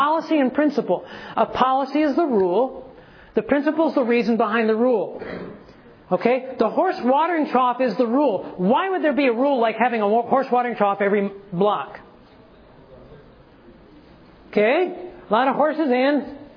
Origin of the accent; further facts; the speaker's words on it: Ohio, United States; When I was in Ohio, I grew up in Ohio.